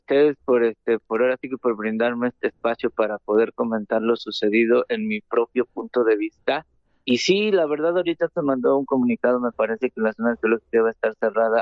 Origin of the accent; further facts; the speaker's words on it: San Martín, State of Mexico, Mexico; porque pues soy nativo del Valle, soy de San Martín.